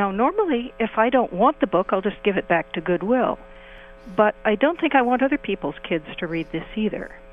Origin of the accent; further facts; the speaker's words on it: Hillsboro, Oregon, United States; Hillsboro, Oregon.